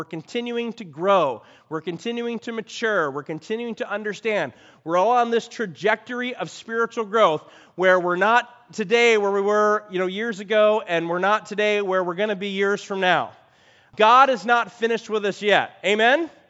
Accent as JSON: {"language": "English", "town": "Chicago", "region": "Illinois", "country": "United States", "tie": "born or raised there", "said": "But I am not a deer hunter. I grew up in Chicago."}